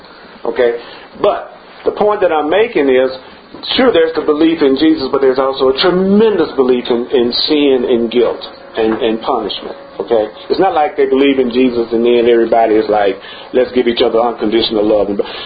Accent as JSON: {"language": "English", "town": "Memphis", "region": "Tennessee", "country": "United States", "tie": "born or raised there", "said": "Like I was listening to a radio station yesterday from my hometown, and it was a talk show. And in Memphis, Tennessee, there's a church and a liquor store on every corner."}